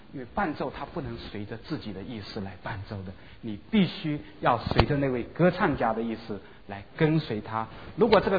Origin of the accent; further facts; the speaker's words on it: China; 就我们中国人很经常讲的一个就是叫做什么呢？叫做夫唱妇随啊